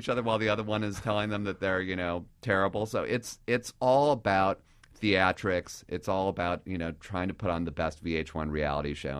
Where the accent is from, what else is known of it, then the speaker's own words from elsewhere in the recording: Ohio, United States; Well, I'm from Ohio. Okay. And Ohio, I've got to say, as an Ohioan, you know, when I go back to Ohio, you are seeing nothing but nonstop political ads.